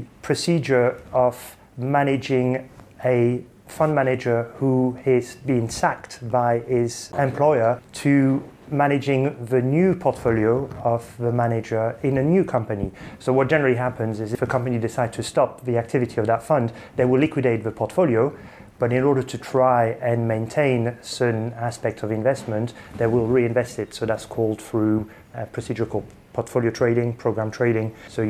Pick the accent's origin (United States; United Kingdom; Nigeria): United Kingdom; accent: French-British; I'd hoped that my accent actually wouldn't give it away, but it does in most cases. I'm half French, half Brit, and I spent most of my educational life in the UK. I went to public school and then I ended up going to university here in London.